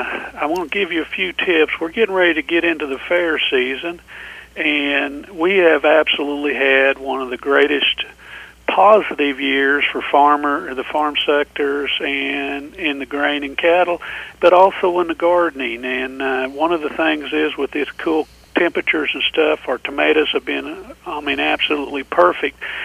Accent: Waynoka, Oklahoma, United States; I'm from Winoka, Oklahoma, in Woods County in the Northwest.

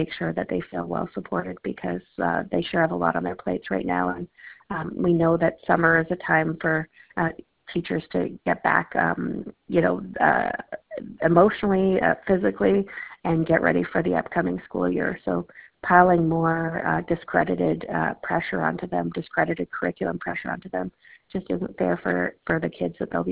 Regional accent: Alberta, Canada; I grew up in Canuso up at Lester Slave Lake area.

